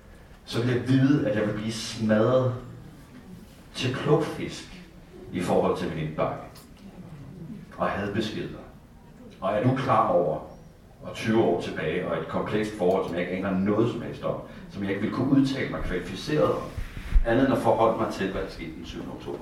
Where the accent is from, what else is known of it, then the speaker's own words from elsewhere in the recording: Region of Southern Denmark, Denmark; jeg var bare … fra Sydfyn, vokset op i en kristen kontekst